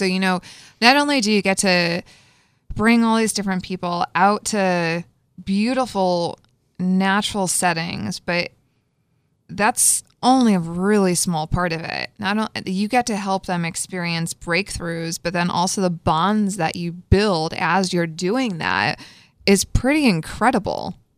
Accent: Connecticut, United States; So I'm from Northwestern Connecticut, grew up in the boonies and absolutely love being outside in nature.

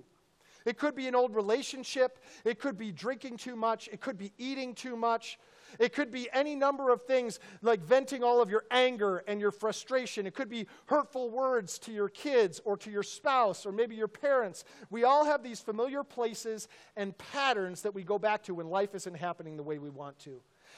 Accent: Upper Midwest, United States; also born or lived in Arizona; now in Texas, United States; You know, I came here from Arizona. I grew up in the upper Midwest and then lived in Arizona for a while, and then I came here.

